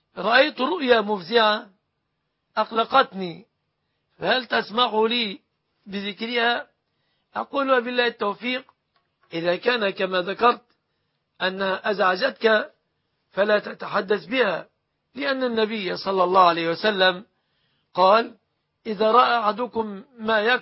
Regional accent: Egypt; بلادنا مصر

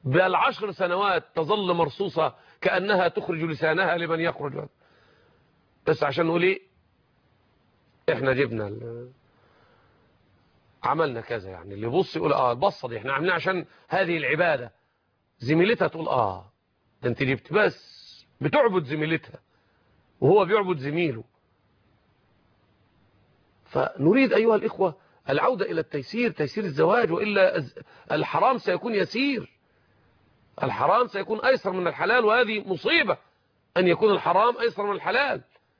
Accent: Egypt; فتحة فلانة دي عندنا في مصر، عشان قد يكون إخواننا في بعض البلاد العربية لا يعرفون يعني إيه

